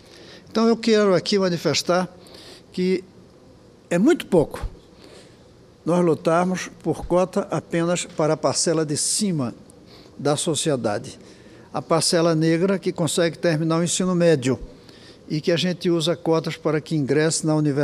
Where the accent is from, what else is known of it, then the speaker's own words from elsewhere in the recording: Recife, Pernambuco, Brazil; E olha que eu sou de Recife, um lugar de população negra intensa.